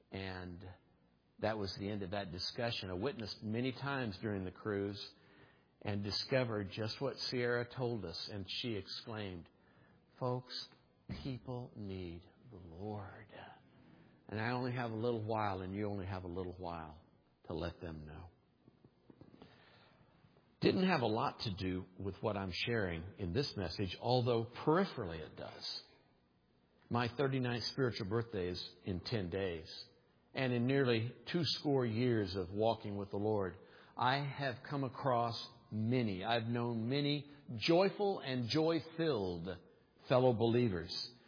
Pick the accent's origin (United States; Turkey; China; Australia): Turkey; Istanbul; My world champion? I'm from Istanbul, you know, or whatever.